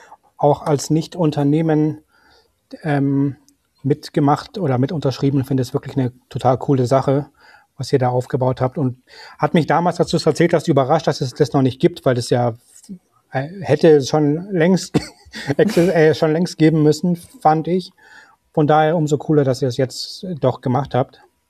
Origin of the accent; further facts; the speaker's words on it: Munich, Bavaria, Germany; weil ich komme ja aus München